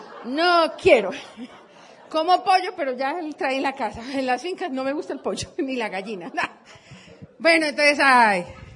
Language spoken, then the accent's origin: Spanish; Colombia; Le digo, yo soy de Colombia.